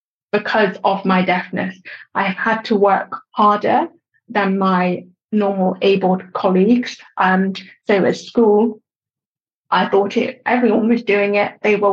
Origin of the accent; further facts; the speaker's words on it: London, United Kingdom; born there; So I was born in London. I'm 28 years old.